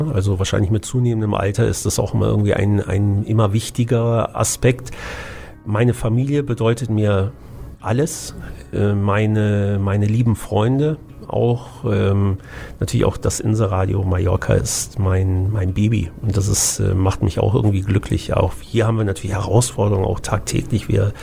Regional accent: Düsseldorf, North Rhine-Westphalia, Germany; Natürlich, also mein Zuhause, meine Heimat ist immer Düsseldorf.

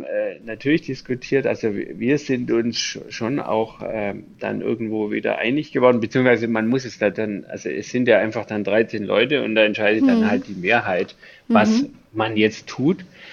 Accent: Bavaria, Germany; Ja, also ich bin im Allgäu aufgewachsen

